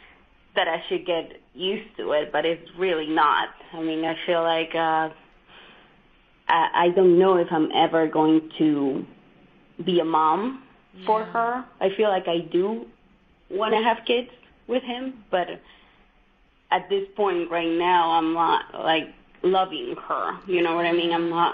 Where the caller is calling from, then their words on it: Reston, Virginia, United States; I am in Reston, Virginia.